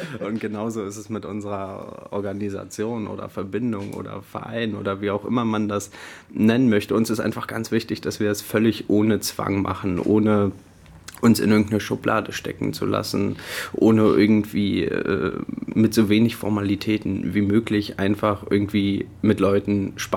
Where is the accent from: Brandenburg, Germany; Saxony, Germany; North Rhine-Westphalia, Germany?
Brandenburg, Germany; ich bin in der Lausitz aufgewachsen, ich bin dort zur Schule gegangen, ich habe dort Abitur gemacht, ich bin da nie wirklich rausgekommen. Und ja, dann bin ich nach Potsdam gekommen